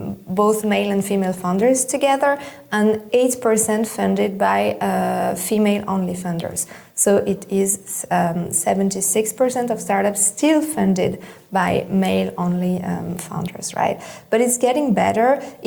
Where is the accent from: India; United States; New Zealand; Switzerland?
Switzerland; so I grew up in Switzerland, right?